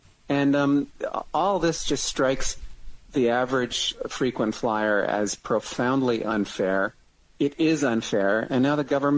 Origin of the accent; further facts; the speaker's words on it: United States; And it may just be because I'm an American, but I see them being nice to everyone.